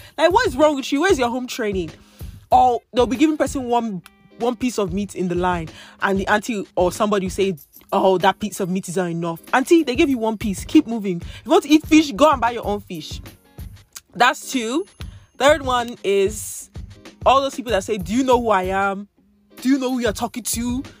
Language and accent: English; Nigeria; and I'm Nigerian, so I'll speak on Nigerians